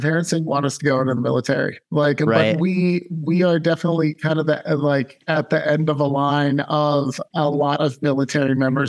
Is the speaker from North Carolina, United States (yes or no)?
yes; Cary, North Carolina, United States; also born or lived in Maryland; I was born in Maryland, but I grew up in Cary, North Carolina.